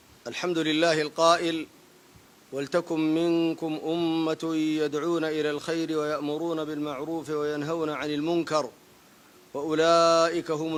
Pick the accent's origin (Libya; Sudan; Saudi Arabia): Sudan; فإن بلادنا السودان